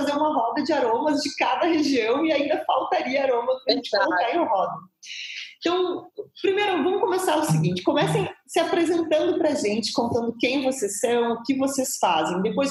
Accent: South Region, Brazil; now in Southeast, Brazil; eu moro no Sudeste e eu sou do Sul.

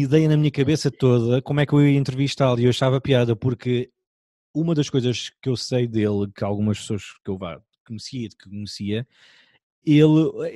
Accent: Portugal; não é porque sou de Portugal

